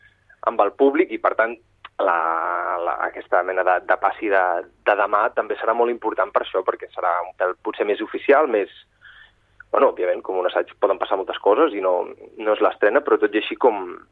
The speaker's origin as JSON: {"language": "Catalan", "town": "Barcelona", "region": "Catalonia", "country": "Spain", "said": "Jo soc de Barcelona"}